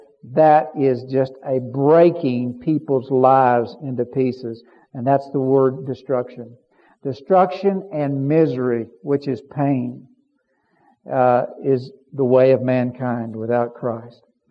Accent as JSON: {"language": "English", "country": "United States", "said": "Now, I'm an American, and I believe that we ought to, you know, do a lot of the things that we're doing"}